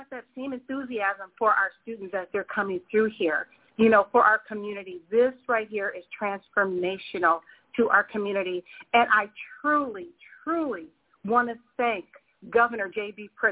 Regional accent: Waukegan, Illinois, United States; I'm born and raised in Waukegan. I graduated Waukegan High School. Waukegan is my home.

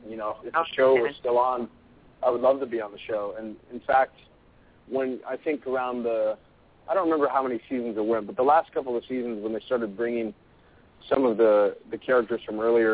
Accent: Illinois, United States; I'm from Illinois, so I was a huge Chicago

